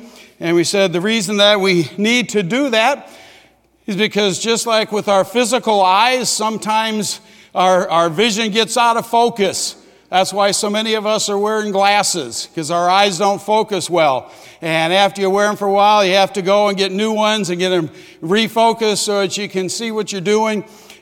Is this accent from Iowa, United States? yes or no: yes; Davenport, Iowa, United States; When I grew up in Davenport, once a month we would have